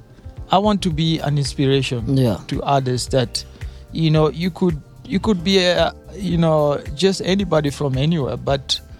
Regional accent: Kenya; And a lot of people, each time I said I was from Kenya, they were more curious because they would expect me to come from the West African side because it's closer.

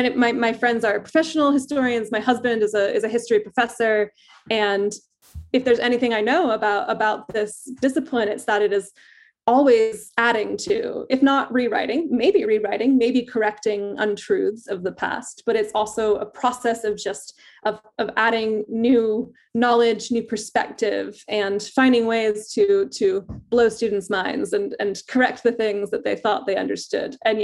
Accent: United States; also born or lived in United Kingdom; I'm both British and American. and sort of grew up with my British parents in American school, hearing about, you know, the evil British

